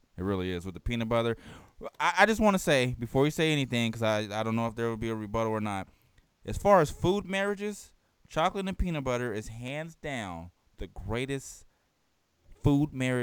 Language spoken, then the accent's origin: English; Oakland, California, United States; And in the bad neighborhoods are usually more spread out as opposed to like growing up in Oakland.